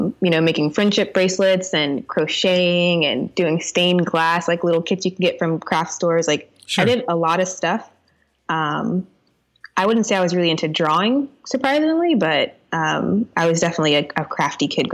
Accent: Orlando, Florida, United States; I grew up in Orlando, Florida. That's where I currently live too. So born and raised, a true Floridian.

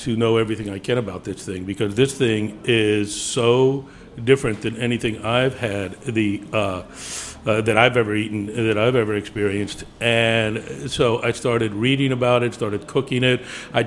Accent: Michigan, United States; also born or lived in Philadelphia / Texas; And I grew up in Philly and Michigan.

